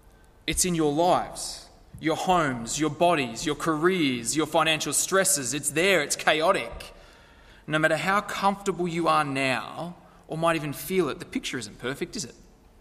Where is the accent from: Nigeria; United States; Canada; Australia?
Australia; Lithgow, New South Wales; But me, growing up in Lithgow, the canal was the closest thing we had to the beach.